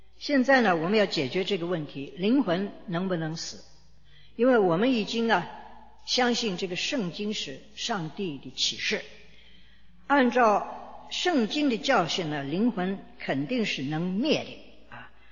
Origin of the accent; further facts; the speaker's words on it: China; 我们中国人呢也没有人给他们上过这一门课